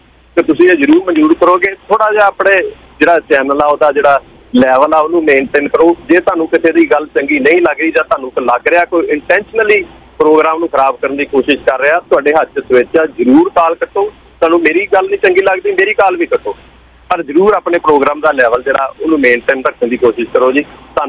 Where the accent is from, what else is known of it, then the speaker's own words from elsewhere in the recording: Punjab, India; born there; moved away; ਮੈਂ ਇੱਥੋਂ ਦੀ ਸਿਟੀਜ਼ਨਸ਼ਿਪ ਲਈ ਆ, ਮੈਨੂੰ ਬੜਾ ਰਿਗਰੈਟ ਆ, ਮੈਂ ਪੰਜਾਬ ਦੇ ਵਿੱਚ ਜੰਮਿਆ